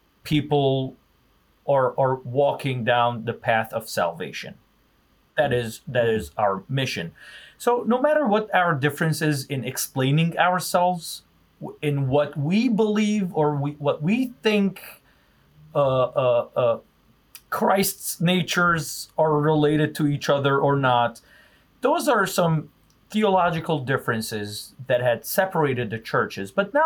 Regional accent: Aleppo, Aleppo Governorate, Syria; So I grew up in Syria, Aleppo, and only because of proximity of that school, I've attended an Armenian Catholic school.

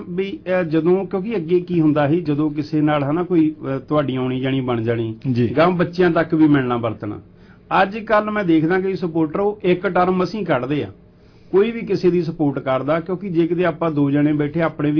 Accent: Punjab, India; now in Canada; ਅਸੀਂ ਪੰਜਾਬ ਤੋਂ ਏਡੀ ਦੂਰ ਆ ਕੇ ਇੱਥੇ ਅਸੀਂ ਵੀ ਨੌਕਰੀ ਕਰਨ ਡਏ ਹਾਂ

